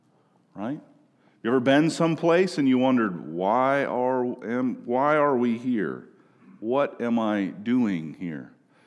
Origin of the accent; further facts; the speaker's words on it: Minnesota, United States; Some of you may know that I'm from Minnesota and my team is the Minnesota Vikings, right?